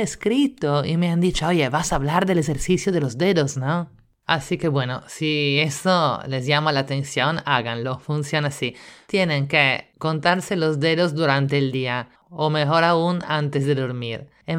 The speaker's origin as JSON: {"language": "Spanish", "country": "Italy", "second_language": "Spanish", "moved": "yes", "lives_now": "Lima, Peru", "said": "italiana en Lima"}